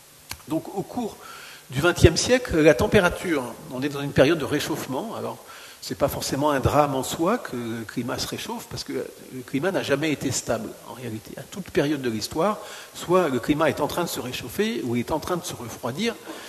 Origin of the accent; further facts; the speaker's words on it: Canada; Donc, j'ai grandi toute mon enfance au Canada.